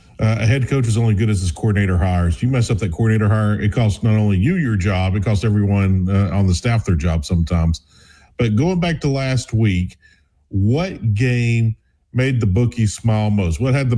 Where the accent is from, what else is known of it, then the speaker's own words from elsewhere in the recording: Memphis, Tennessee, United States; just because I live in the Memphis area, I grew up in the Memphis area